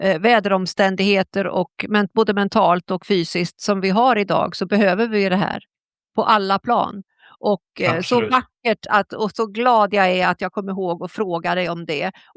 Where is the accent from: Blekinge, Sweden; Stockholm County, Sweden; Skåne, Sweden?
Skåne, Sweden; Jag är ju som gammal skåning, det hörs inte, men jag har mina rötter i Skåne. Har lättare att förstå danska.